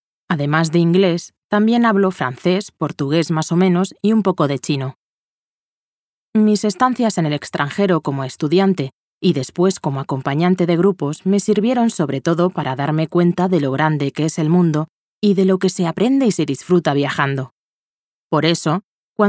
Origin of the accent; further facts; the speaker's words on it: Spain; Soy española